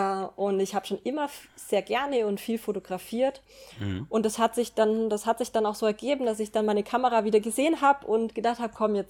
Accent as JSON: {"language": "German", "town": "Munich", "region": "Bavaria", "country": "Germany", "said": "Ja, also ich bin in München geboren. Also ich bin ein Bayer sozusagen, ich kann auch ein bisschen bayerisch reden."}